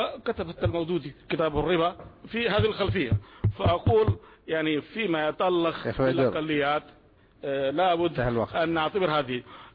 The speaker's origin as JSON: {"language": "Arabic", "country": "India", "said": "التحقيق المناط يختلف عندنا في الهند على سبيل المثال"}